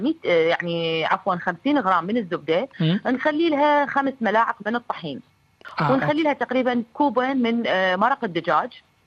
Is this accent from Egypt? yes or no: no; Iraq; واكيد يعني احنا معروفين عراقيين بتعدد النكهات في مطبخنا